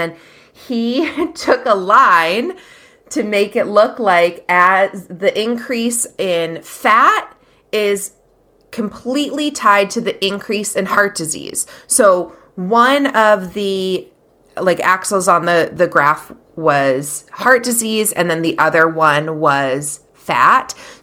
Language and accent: English; United States; And I'm an American, right.